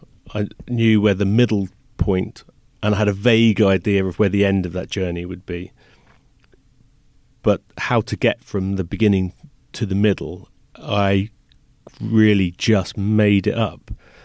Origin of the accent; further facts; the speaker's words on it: England, United Kingdom; so obviously I'm an English guy writing a Japanese female character